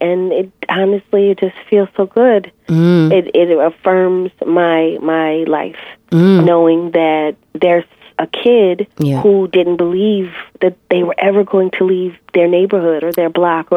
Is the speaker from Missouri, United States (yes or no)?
no; Philadelphia, Pennsylvania, United States; Blues Babe Foundation is what was created to assist people from North Philadelphia. I'm from North Philadelphia.